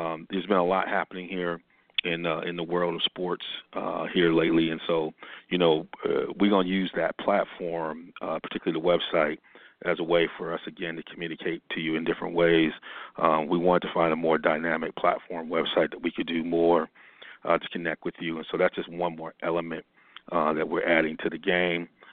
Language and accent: English; Ann Arbor, Michigan, United States; many of y'all know I grew up in Ann Arbor, Michigan.